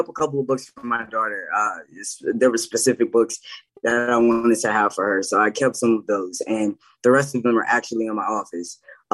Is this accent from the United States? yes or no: yes; the South, United States; but growing up in the South, we used to have, when we would be out of school, right?